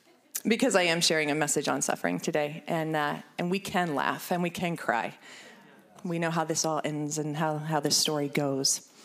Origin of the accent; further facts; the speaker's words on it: Lancaster, Pennsylvania, United States; And I am from Lancaster, Pennsylvania, which is where this picture was taken.